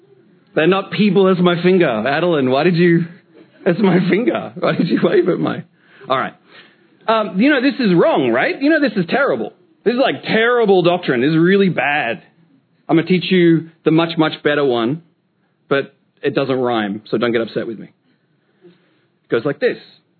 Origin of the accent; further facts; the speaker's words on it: Australia; moved away as an adult; now in United States; I speak funny. I get it. I'm from Australia, born and raised. I moved to the United States in my mid-20s to get married to my wife.